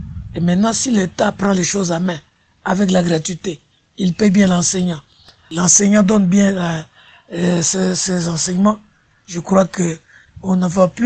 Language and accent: French; Kisantu, Kongo Central, DR Congo; Je prends le petit exemple ici chez nous à Kisantu.